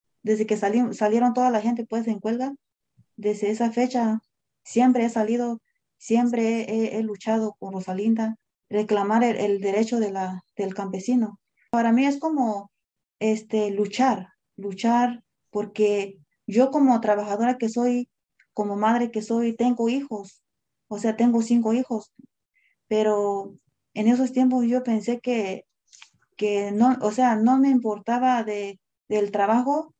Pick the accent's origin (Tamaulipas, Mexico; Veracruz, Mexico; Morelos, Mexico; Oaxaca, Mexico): Oaxaca, Mexico; moved away; soy de Oaxaca. Yo he llegado de aquí desde 2003 hasta ahora. Desde ese año llegué trabajando en el campo.